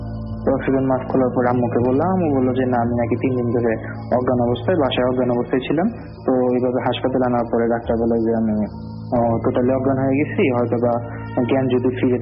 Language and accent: Bangla; Dhaka, Dhaka Division, Bangladesh; আমরা বিদেশের লোক, আমরা ঢাকার লোক, এখানে আসছি নোয়াখালীতে